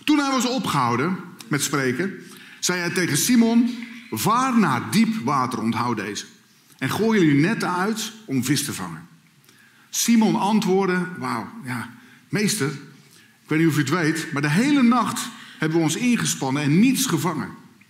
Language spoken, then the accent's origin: Dutch; Katwijk aan Zee, South Holland, Netherlands; Ik kom uit Katwijk aan Zee.